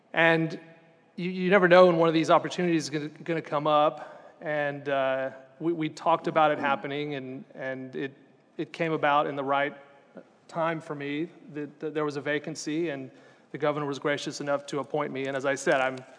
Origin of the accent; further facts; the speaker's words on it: Houston, Texas, United States; now in Austin, United States; I'm from the Houston area, went to Elkins High School in the Houston area